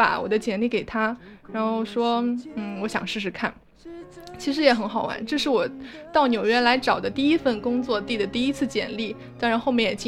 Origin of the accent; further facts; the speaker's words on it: China; 现在可能只有我一个中国人在里面。